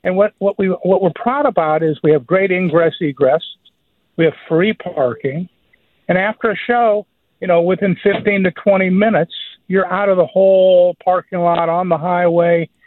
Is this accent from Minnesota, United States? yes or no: no; Omaha, Nebraska, United States; I grew up in Omaha, Nebraska, and I watched the Crossroads Mall being built.